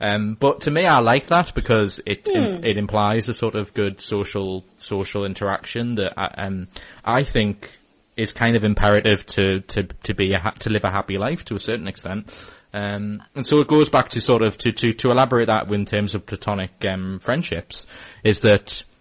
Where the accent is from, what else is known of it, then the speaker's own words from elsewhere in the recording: Newcastle, North East England, United Kingdom; I'm from Newcastle, which is the northeast of England, and it's kind of obviously a working class part of the country